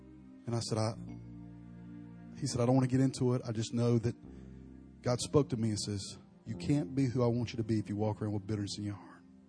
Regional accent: Alabama, United States; You know, I'm from the deep south. I'm from Alabama.

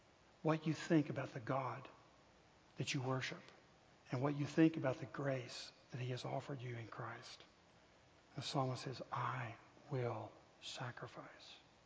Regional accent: Scotland, United Kingdom; I have a Scottish background, so I understand completely. And because I'm Scottish, I can talk about us.

